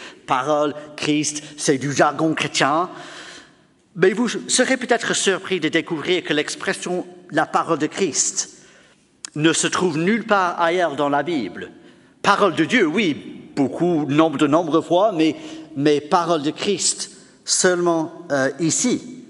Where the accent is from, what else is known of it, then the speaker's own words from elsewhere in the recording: England, United Kingdom; mais je dis ça en tant qu'anglais, donc c'est pareil en Angleterre.